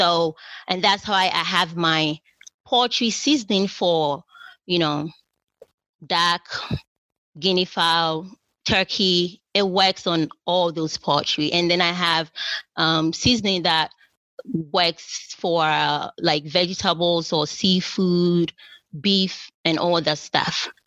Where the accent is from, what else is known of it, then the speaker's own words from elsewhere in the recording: Ghana; moved away as an adult; now in United States; So I grew up in Ghana. And I came over to the States to go to college.